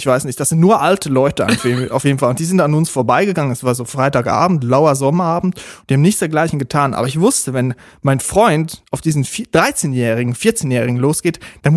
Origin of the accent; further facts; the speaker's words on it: Zurich, Switzerland; Das ist Weimar, Alter, woher kommt ihr? Dann haben wir gesagt, Zürich.